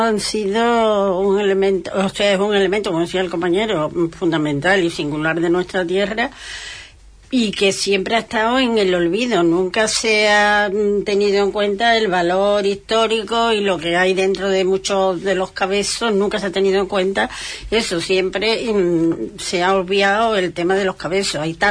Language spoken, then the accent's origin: Spanish; Huelva, Andalusia, Spain; ciudades se pueden decir que tienen lo que tenemos en Huelva. Y todo lo que sea respetar la historia y mi tierra